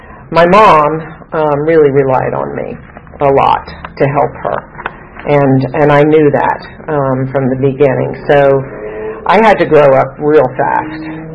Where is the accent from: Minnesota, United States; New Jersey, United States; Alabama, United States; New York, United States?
New Jersey, United States; I grew up in New Jersey. Now, we took the bus. Hey, New Jersey, all right. I am a Yankee.